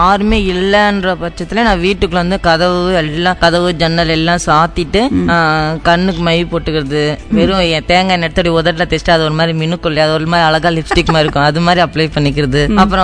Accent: Puthur, Tamil Nadu, India; நான் பிறந்து வளர்ந்தது திருச்சி மாவட்டத்துல புத்தூன்ற பகுதியில.

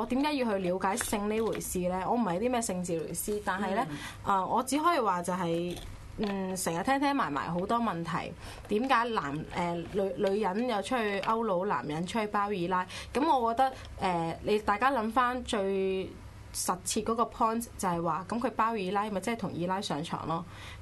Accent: China; 但我們中國人很多時候就太保守了

